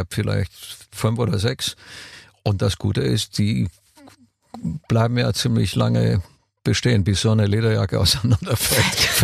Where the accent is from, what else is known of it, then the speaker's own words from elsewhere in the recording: Romania; Und wir hatten ja in Rumänien, alle Kinder hatten ja nicht viel.